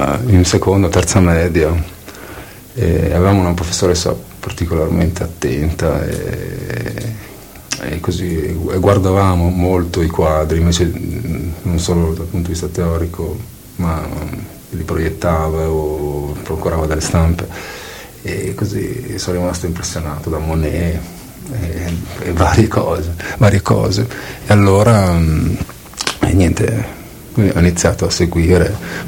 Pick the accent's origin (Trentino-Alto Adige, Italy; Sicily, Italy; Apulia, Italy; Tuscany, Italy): Trentino-Alto Adige, Italy; Bruneck; now in Bolzano, Italy; E poi sono cresciuto a Brunico e ho sempre frequentato una scena, una situazione mista dal punto di vista linguistico, mentre trovandomi, vivendo a Bolzano da ormai 10 anni